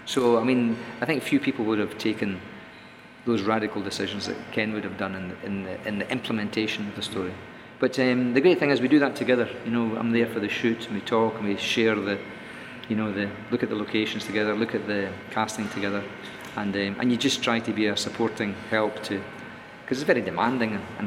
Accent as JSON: {"language": "English", "region": "Scotland", "country": "United Kingdom", "said": "I'm Scottish, but I like the name"}